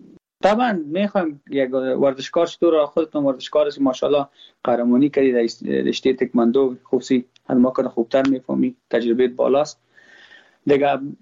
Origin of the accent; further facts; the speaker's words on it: Afghanistan; ما افغان هستم، با ما هزاره ازبک پشتون کلش یک چشم هستن.